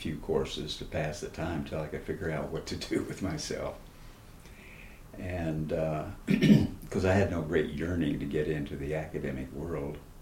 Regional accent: Texas, United States; also born or lived in New Haven, Connecticut; I was born in New Haven, Connecticut, if that makes any sense. Mm-hmm. But I grew up primarily, I guess, in Texas, where I went to grade school, at least from the third grade on, and then through high school.

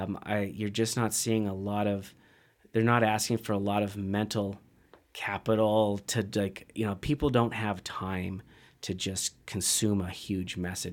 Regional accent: Washington, United States; because I'm a kid from Central Washington.

